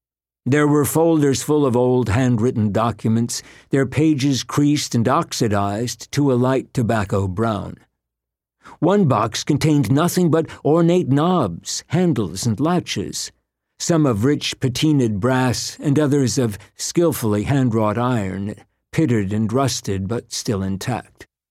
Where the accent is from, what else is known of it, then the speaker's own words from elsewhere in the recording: Great Falls, Virginia, United States; also born or lived in Langley, Virginia; I was born in 1960 in Langley, Virginia, a tiny community just inside the Washington, D.C. Beltway. In 1966, my parents purchased a small horse farm in Great Falls, Virginia, a mere 7 miles up the Potomac from Langley.